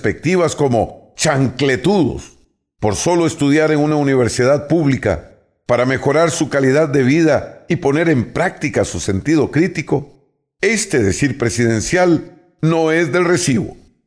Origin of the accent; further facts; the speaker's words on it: Costa Rica; como costarricenses orgullosos de nuestra historia democrática, el deber nos convoca a votar